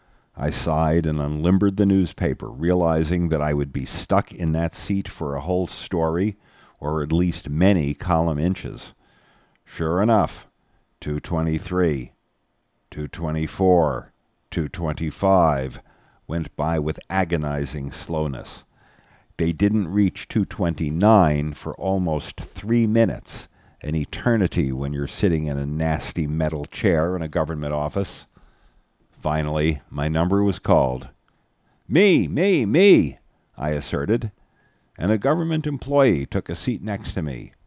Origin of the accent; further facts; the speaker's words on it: New Jersey, United States; I knew it would when I read the announcement that my home state of New Jersey was instituting a digital driver's license.